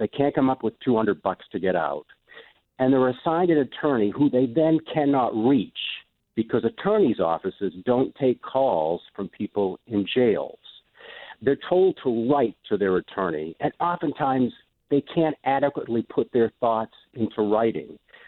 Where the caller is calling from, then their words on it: Bangor, Maine, United States; I'm calling from Bangor.